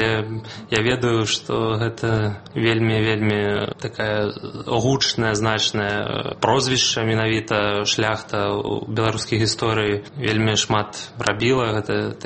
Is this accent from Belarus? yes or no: yes; Horki, Mogilev Region, Belarus; born there; Я нарадзіўся на ўсходзе Беларусі, маленькі гарадок такі, Горкі. Невялічкі, але для музычнага развіцця вельмі-вельмі мала перспектыў, разумееце, таму вясёлы гарадок.